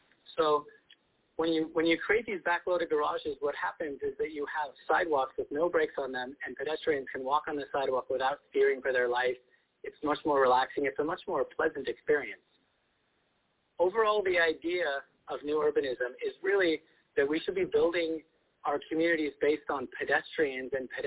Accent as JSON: {"language": "English", "country": "United States", "tie": "born or raised there", "lives_now": "Spain", "said": "football, or what we call soccer here, is much more interesting than I had been led to believe when I was growing up in the United States."}